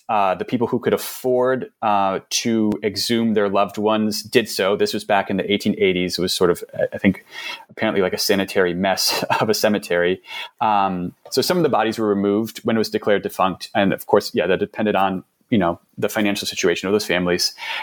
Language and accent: English; New York City, New York, United States; So I'm from New York City, and this is always sort of the turnover of businesses in New York City was always something I kind of like grumbled about when I was younger